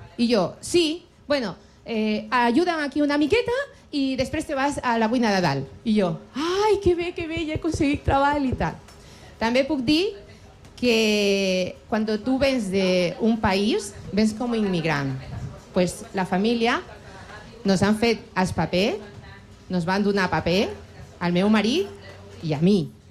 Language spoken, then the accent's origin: Catalan; Ecuador; Catalan is a second language; now in Spain; clar, jo vinc de Latinoamèrica, del país d'Equador